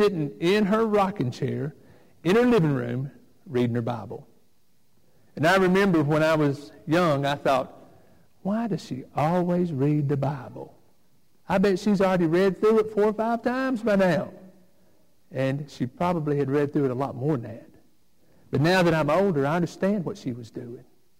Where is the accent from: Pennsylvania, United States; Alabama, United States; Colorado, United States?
Alabama, United States; Florence; When I was growing up in Florence, Alabama, we would go pick up my great-grandmother every Sunday morning and take her to church with us.